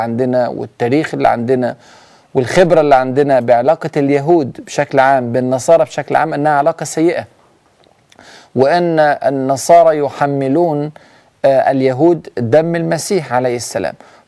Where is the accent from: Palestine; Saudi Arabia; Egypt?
Palestine; وخاصة في زماننا الآن وعندنا في فلسطين جرح عميق للغاية